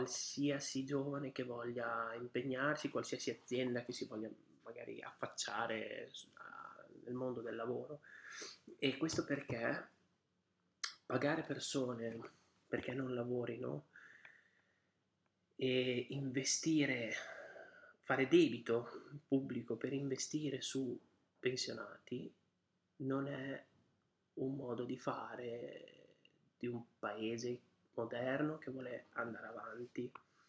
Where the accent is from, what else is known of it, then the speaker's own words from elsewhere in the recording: Bologna, Emilia-Romagna, Italy; Bologna, la mia città, è sede della più antica università europea.